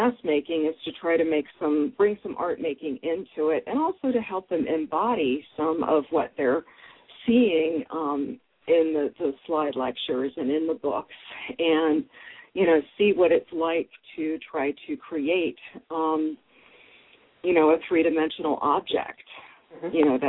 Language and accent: English; United States; I don't know if I would call what I do African art since I'm American